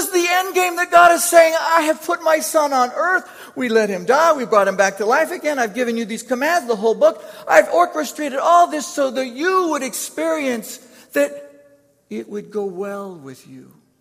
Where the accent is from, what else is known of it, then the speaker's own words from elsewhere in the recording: Brazil; when I was growing up in Brazil, that I'd taken different of my friends to.